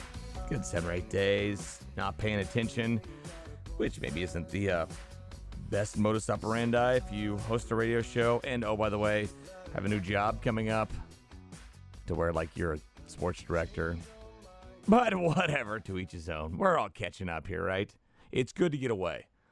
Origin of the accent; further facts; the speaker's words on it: Shawnee, Kansas, United States; from Shawnee, Kansas. I have three kids, one dog, and love the show.